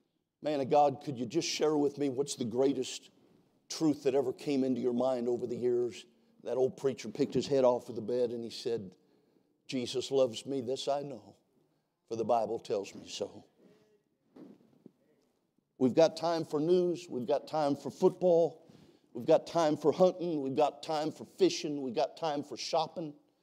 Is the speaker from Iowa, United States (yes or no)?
no; California, United States; where I grew up in California. We didn't have Pop Warner or that kind of thing for little guys.